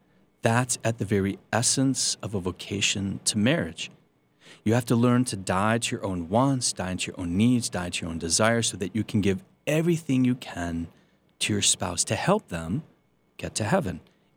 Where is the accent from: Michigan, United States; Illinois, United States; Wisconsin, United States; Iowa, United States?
Michigan, United States; Flint; I was raised in a Catholic family. I grew up in Flint, Michigan. That's where they had all the lead in the water